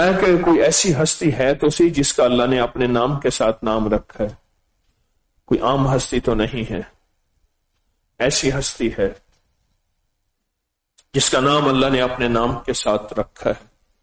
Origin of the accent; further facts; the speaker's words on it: Multan, Punjab, Pakistan; میں نے کہا میں بھی اسی پٹی سے ہوں، ملتان سے ہوں